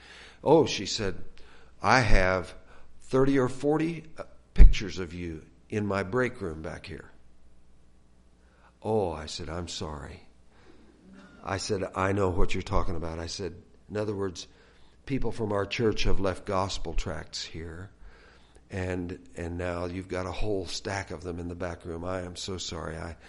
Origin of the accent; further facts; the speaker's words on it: the West, United States; You know, I grew up in the West, in the western part of the United States, and my granddad used to break horses for a living.